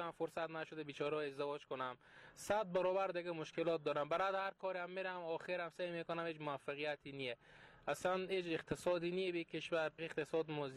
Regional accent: Herat, Afghanistan; از هرات هستم.

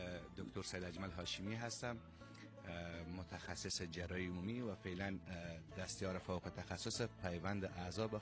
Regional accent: Kabul, Afghanistan; also born or lived in Pakistan / Herat; من اصالتا از کابل هستم، ولی دوره مدرسه مو تا صنف کلاس 12 پاکستان بودم، بعدش اومدم هرات و 7 سال دوره پزشکی مو دانشکده رو اونجا خوندم،

